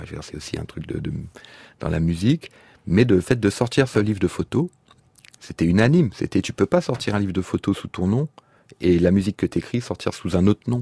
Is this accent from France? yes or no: no; Germany; Alors que j'ai grandi en Allemagne dans une caserne